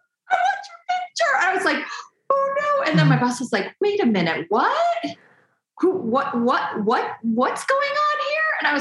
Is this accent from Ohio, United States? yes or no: yes; Cleveland, Ohio, United States; So yes, I grew up in Cleveland, Ohio, with very limited life experience.